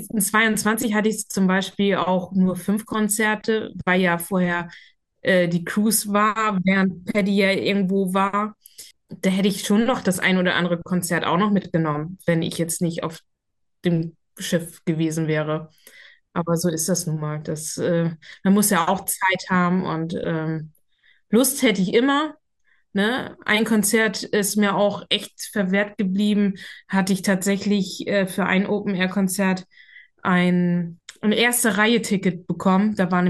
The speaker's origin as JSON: {"language": "German", "region": "Schleswig-Holstein", "country": "Germany", "tie": "born or raised there", "said": "als von meiner Heimatstadt. Also in Schleswig-Holstein lebst du ja wirklich auf dem Land"}